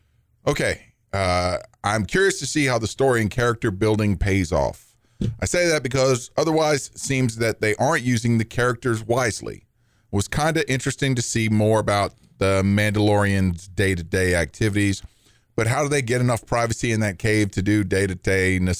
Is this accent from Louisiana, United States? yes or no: yes; New Orleans, Louisiana, United States; Look, when I was growing up in New Orleans, he was...